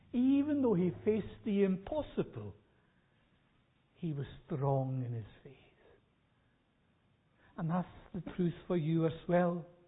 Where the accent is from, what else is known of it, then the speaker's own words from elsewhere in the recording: Scotland, United Kingdom; You know what it's like when you come to certainly ourselves as Scottish people, we look back on the past at this time of year.